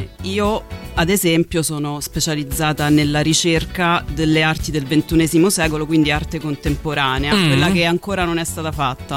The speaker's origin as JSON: {"language": "Italian", "town": "Rome", "region": "Lazio", "country": "Italy", "said": "io ho 35 anni, sono di Roma, vi ascolto praticamente da sempre, perché essendo nata nell'87"}